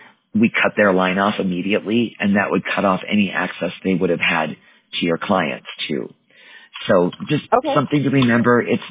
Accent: Wisconsin, United States; I'm a mountain girl. I was born and raised in Wisconsin, but I knew I was not staying there.

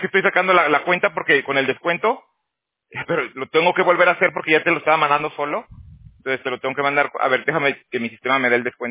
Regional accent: Mexico; also born or lived in Canada; No, no, no soy colombiano, soy mexicano.

